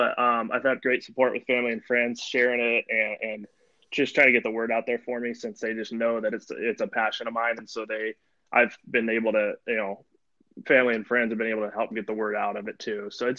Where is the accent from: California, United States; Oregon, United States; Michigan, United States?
Oregon, United States; now in Seattle, United States; I'm from Oregon originally, I live up in the Seattle area now